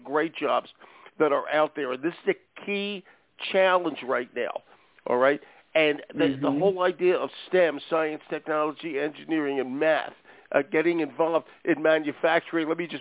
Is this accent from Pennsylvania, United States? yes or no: yes; Philadelphia, Pennsylvania, United States; I'm from Philly. Just so you know that, my friend. There you go. Went all through Philly schools, et cetera.